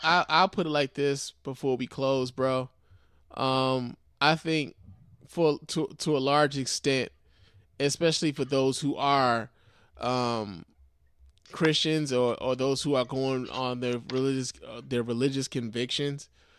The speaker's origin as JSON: {"language": "English", "town": "Cedar Rapids", "region": "Iowa", "country": "United States", "tie": "born or raised there", "also_born_or_lived": "Aurora, Illinois", "lives_now": "Minneapolis, United States", "said": "I was raised in Cedar Rapids, Cedar Rapids, Iowa. I was born in Aurora, Illinois, and I spent plenty of time there with my black family, just to give you a little of my background."}